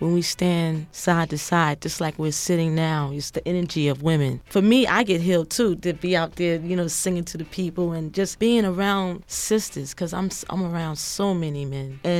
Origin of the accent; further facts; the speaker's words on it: Philadelphia, Pennsylvania, United States; born there; I'm from the East Coast. I was born in Philadelphia.